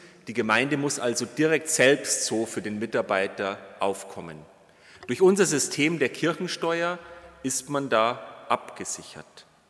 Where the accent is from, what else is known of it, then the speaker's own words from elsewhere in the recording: Bavaria, Germany; 1919 ging das bei uns in Bayern schon los mit der Weimarer Republik